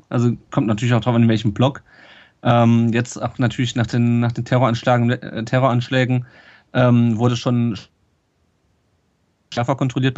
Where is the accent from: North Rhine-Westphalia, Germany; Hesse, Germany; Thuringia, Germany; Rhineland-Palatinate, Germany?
Hesse, Germany; Kassel; now in Stuttgart, Germany; ich komme auch ursprünglich nicht aus Stuttgart, das kommt ja auch hinzu. Ich komme ursprünglich aus Kassel.